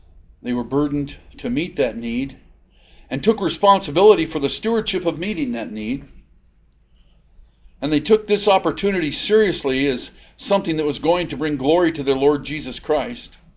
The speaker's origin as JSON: {"language": "English", "region": "Idaho", "country": "United States", "said": "They couldn't evangelize us because I was a pastor from Idaho."}